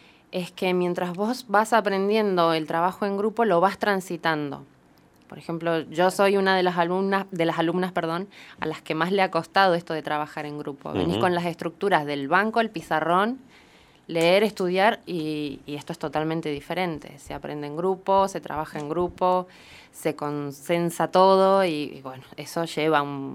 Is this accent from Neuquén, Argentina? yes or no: yes; Zapala, Neuquén, Argentina; Somos todos de Zapala en este momento.